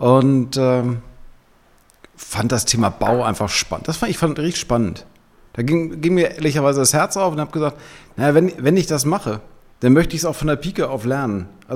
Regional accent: Winsen, Lower Saxony, Germany; Ich bin in Winsen in der Luhe geboren worden, bin da auch aufgewachsen. Winsen in der Luhe muss man nicht unbedingt kennen, ja. Als Niedersachser eigentlich schon, aber für die überregional sind, kleiner Ort in der Nähe von Hamburg.

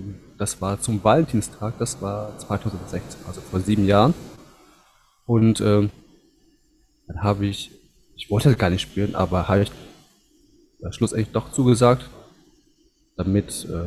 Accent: Düsseldorf, North Rhine-Westphalia, Germany; ich komme aus Düsseldorf

